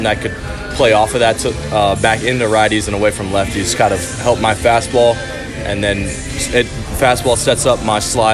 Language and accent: English; Georgia, United States; It's close to home, back in the South, because I'm from Georgia, so pretty close.